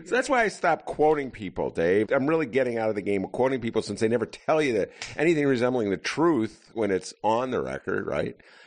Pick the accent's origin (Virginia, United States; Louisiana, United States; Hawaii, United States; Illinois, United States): Illinois, United States; Chicago; It's like the schizophrenia of being a Chicagoan